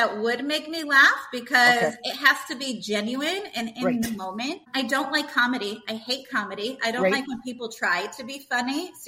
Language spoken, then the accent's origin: English; New Jersey, United States; moved away as an adult; now in Costa Rica; I am from New Jersey. I sold all of my stuff last year about this time, and I moved over to Costa Rica.